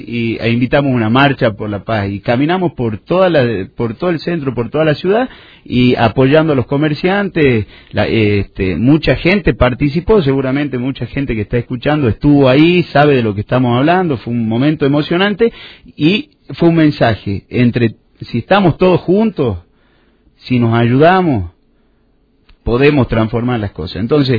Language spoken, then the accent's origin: Spanish; Jujuy, Argentina; soy peronista, antes que nada soy jujeño